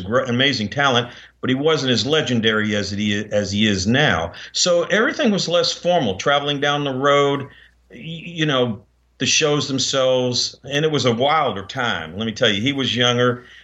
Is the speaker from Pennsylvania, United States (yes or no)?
no; New York, United States; accent: New York; now in Texas, United States; I lost my New York accent after 40 years. But back then it was pretty obvious that people could tell where I was from. And there weren't that many New Yorkers roaming around Texas back in even the 70s.